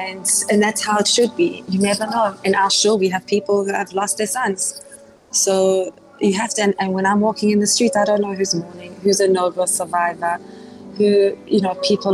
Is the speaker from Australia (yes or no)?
no; Israel; whenever I'm in South Africa and they hear that I'm from Israel, I was a bit nervous at first when I came to South Africa.